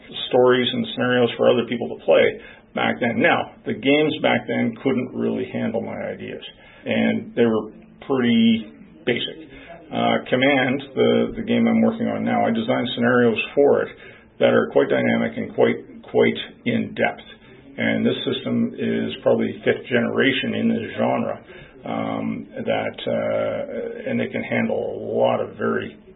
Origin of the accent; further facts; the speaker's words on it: Canada; The fact that he's an American, I'm a Canadian, adds a bit of flavor